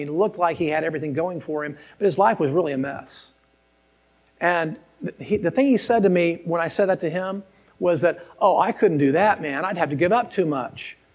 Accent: Columbus, Ohio, United States; I still had a lot of involvement in Columbus. I'm from Columbus.

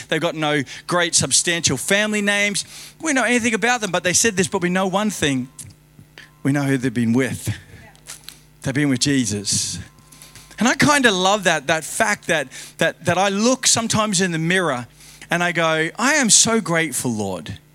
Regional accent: Logan City, Queensland, Australia; I grew up in Logan City. Lots of situations.

